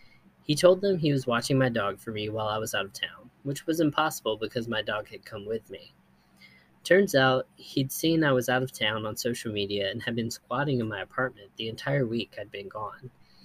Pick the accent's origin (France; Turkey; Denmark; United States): France; He ended up traveling to France, my home country, and his ex-fiancée to go to her sister's wedding.